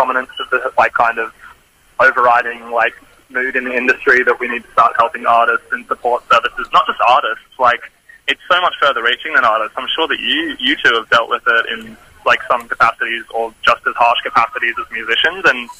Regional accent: Sunshine Coast, Queensland, Australia; I grew up on the Sunshine Coast

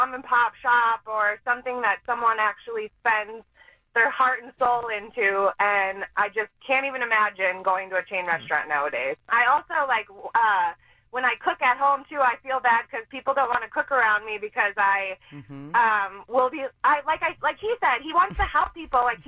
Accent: Minnesota, United States; I just wanted to tell John that I'm exactly like him. I am from a small town. I'm from Minnesota, like him.

